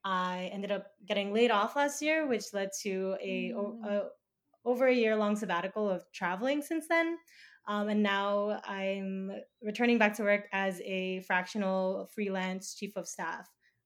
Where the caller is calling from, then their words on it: Philippines; I'm calling from the Philippines right now.